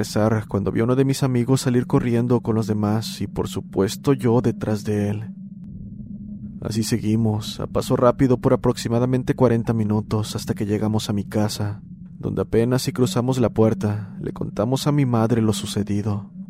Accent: Fresnillo, Zacatecas, Mexico; Soy originario de Fresnillo, Zacatecas

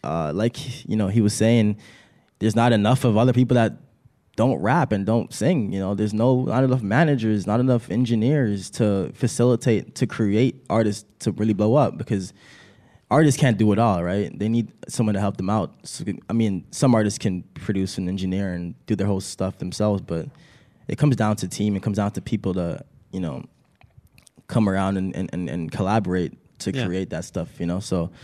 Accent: Toronto, Ontario, Canada; I'm not from here. I'm from Toronto, but I come here all the time, so I can say I'm kind of from here.

